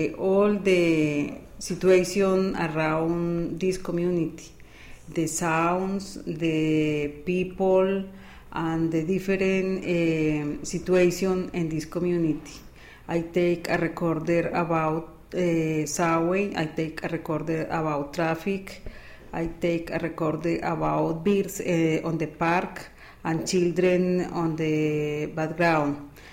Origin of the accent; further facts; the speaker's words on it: Toronto, Ontario, Canada; English is a second language; I am from Lawrence Heights.